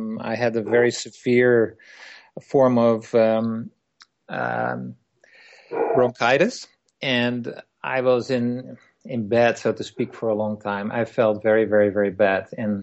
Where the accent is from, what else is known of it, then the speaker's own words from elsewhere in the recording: Netherlands; English is a second language; moved away as an adult; now in Canada; I grew up in the Netherlands, as you probably can hear from my accent. I moved 13 years ago with my family from the Netherlands to Canada, British Columbia, Canada.